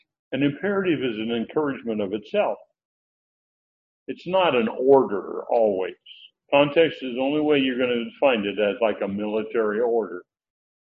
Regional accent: Washington, United States; because we were raised in Eastern Washington. I went to high school, graduated from high school in Eastern Washington.

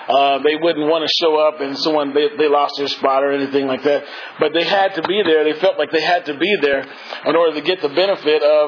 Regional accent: Portland, Oregon, United States; I was pretty nervous growing up in Portland. The further you got away from Portland, the more dangerous it was for me.

